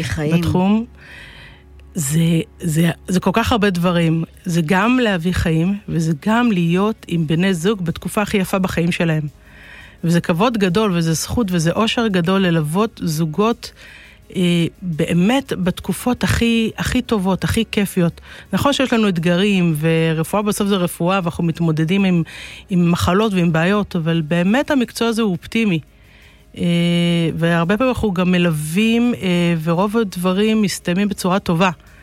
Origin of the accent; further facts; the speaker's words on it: Northern District, Israel; אני קלאבית, אני מהצפון, הצפון הוא תבנית נוף מולדתי.